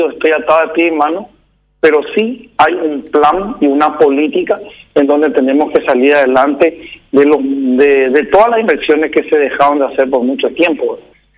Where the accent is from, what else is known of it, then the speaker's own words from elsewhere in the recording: Caazapá, Paraguay; yo soy justamente de Casapá y resulta ser que mi departamento, de donde yo provengo, es uno de los departamentos más pobres, ¿verdad? Tengo mucha gente por ahí.